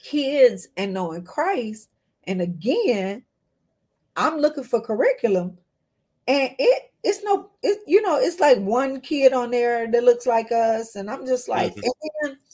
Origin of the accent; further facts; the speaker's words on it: Detroit, Michigan, United States; now in Chicago, United States; I grew up in Detroit. Mm-hmm. It was Black. I went to Kentucky State University.